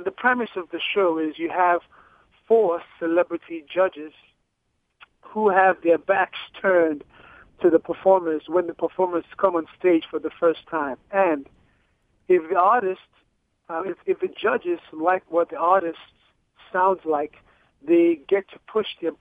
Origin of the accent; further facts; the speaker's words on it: Nigeria; born there; I'm actually from, I was born in Nigeria, in West Africa.